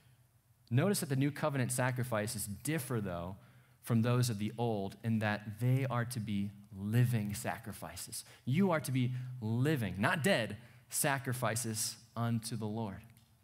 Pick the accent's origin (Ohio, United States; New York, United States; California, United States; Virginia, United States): Ohio, United States; Cleveland; also born or lived in Missouri; I'm fans of the Cleveland Indians because I'm from Cleveland.